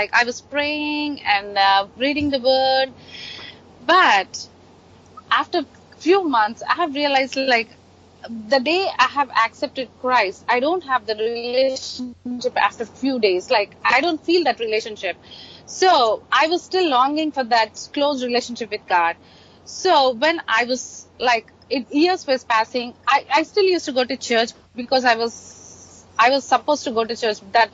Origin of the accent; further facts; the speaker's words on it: Telangana, India; now in Cincinnati, United States; basically I'm from South India. I was born and raised in a city called close by Hyderabad, and my father he worked for military, and my mom was a teacher. I was grew up in a Christian family